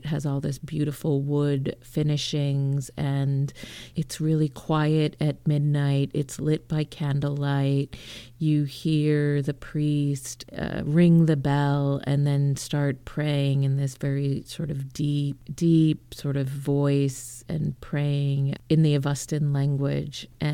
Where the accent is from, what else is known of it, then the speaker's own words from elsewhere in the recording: California, United States; And that was the same growing up in California.